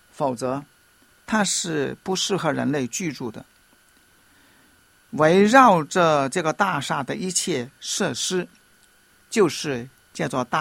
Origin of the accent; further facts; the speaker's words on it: Hong Kong; 或者我们香港人说沙市最高峰的时候